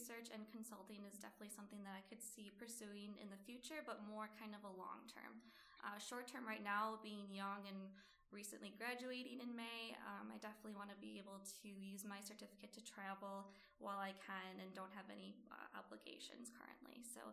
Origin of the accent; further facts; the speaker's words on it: Hartford, Wisconsin, United States; So growing up in Hartford, Wisconsin, it's about 40 minutes away north from Milwaukee. I grew up in that kind of small town and came down to Milwaukee to always visit friends and family.